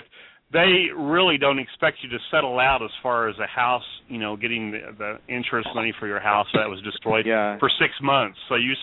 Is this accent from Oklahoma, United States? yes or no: yes; Bartlesville, Oklahoma, United States; No, but, you know, I used to live in, growing up in Bartlesville, Oklahoma, and I'd see tornadoes every once in a while dropping down out of the clouds.